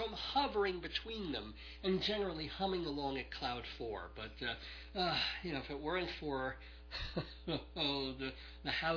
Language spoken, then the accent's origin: English; Brooklyn, New York, United States; also born or lived in Long Island; she was born in Queens, and I came from Brooklyn, and we both have worked in Manhattan, so we were real New York-y type people